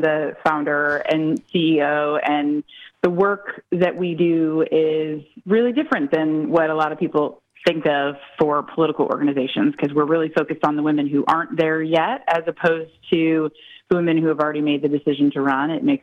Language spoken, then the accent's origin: English; Missouri, United States; my home state's Missouri. I got caught the political bug working on a statewide race in Missouri